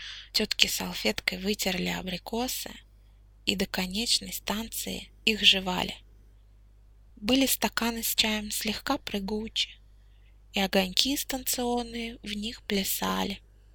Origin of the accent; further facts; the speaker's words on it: Samara, Samara Oblast, Russia; Я поэтесса из Самары. Самара находится, как известно, в России.